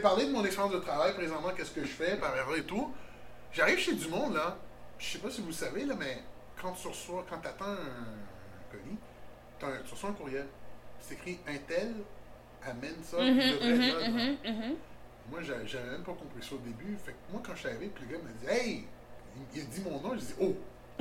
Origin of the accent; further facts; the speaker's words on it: Montreal, Quebec, Canada; born there; je suis né à Sainte-Justine, Côte-Sainte-Catherine.